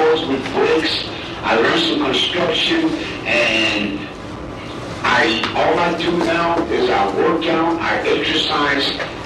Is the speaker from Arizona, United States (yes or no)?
yes; Eloy, Arizona, United States; I grew up in the country. I'm from Eloy, Arizona.